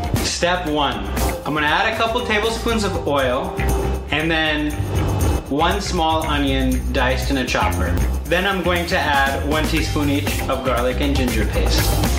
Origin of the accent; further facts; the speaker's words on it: Saudi Arabia; I grew up in Saudi Arabia, and every day for iftar we would have shorba.